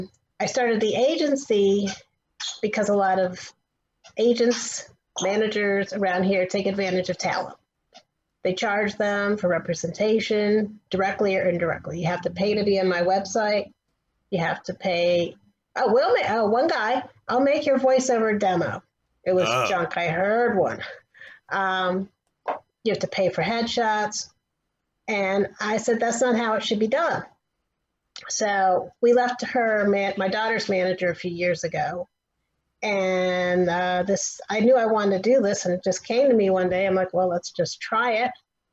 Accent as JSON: {"language": "English", "region": "Maryland", "country": "United States", "said": "I'm from Maryland."}